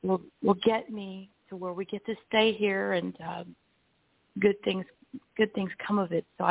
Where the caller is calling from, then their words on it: Florida, United States; Central Florida.